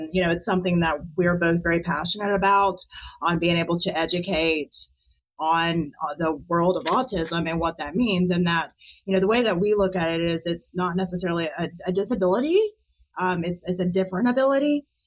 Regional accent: United States; living in the U.S., speaking English as my native language

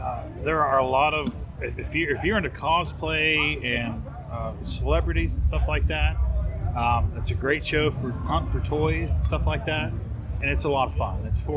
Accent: Cincinnati, Ohio, United States; No, my bad. I'm from Cincinnati, so I like the Bearcats.

